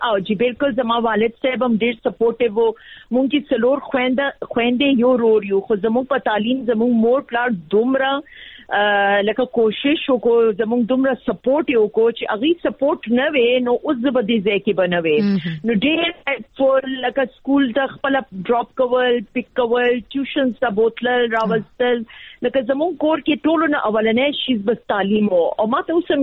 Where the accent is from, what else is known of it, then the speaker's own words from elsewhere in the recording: Peshawar, Khyber Pakhtunkhwa, Pakistan; also born or lived in Bajaur; زما خو پیدائش دلته د پېښور دی. زه بیسیکلی د باجوړ یم. خو پیدائش پېښور دی. تعلیم هم دلته و. موږ به دلته پاتې شوي یو. او زما سکولینګ نرسری سکولینګ کالج هر څه ما دلته پېښور کې کړی دی.